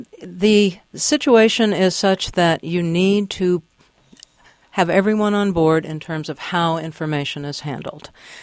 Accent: Oklahoma, United States; and I might mention I am from Oklahoma, so that really does strike home to me.

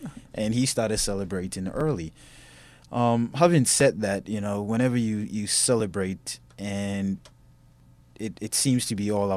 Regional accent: Ghana; in each of the Olympics I participated in, I represented my home country, Ghana.

